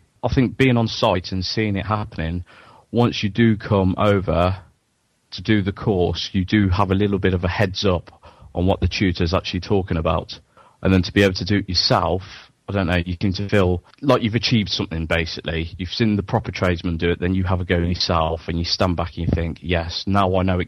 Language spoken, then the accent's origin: English; Royal Leamington Spa, West Midlands, United Kingdom; I'm from Royal Leamington Spa.